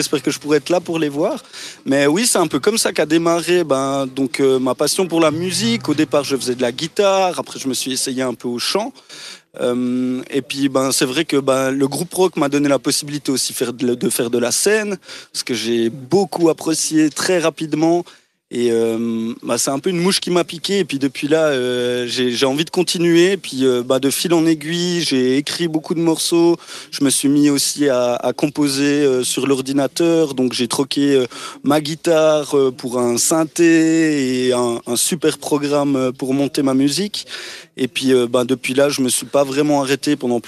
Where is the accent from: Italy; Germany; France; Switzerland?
Switzerland; Jura; accent: Jura; des fois, on me taille un peu à Lausanne sur mon accent jurassien.